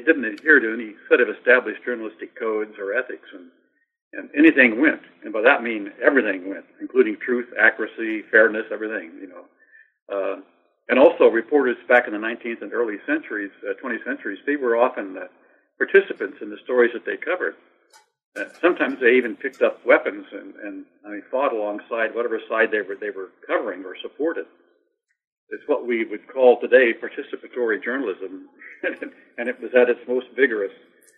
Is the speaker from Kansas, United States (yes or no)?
yes; Kansas, United States; I grew up in Kansas, right next to the Santa Fe Trail